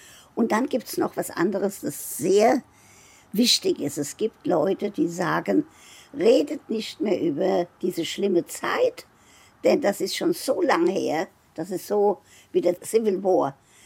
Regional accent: Frankfurt, Hesse, Germany; also born or lived in Wiesenfeld; Genau, als Einjähriges nach Frankfurt. In Wiesenfeld kam mein Vater, hat man mir gesagt, jedes Wochenende mit dem Fahrrad von Frankfurt nach Wiesenfeld.

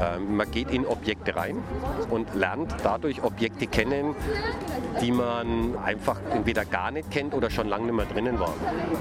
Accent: Nuremberg, Bavaria, Germany; selbst als Nürnberger kommt man in Ecken von Nürnberg, was die meisten Nürnberger gar nicht auf dem Schirm haben.

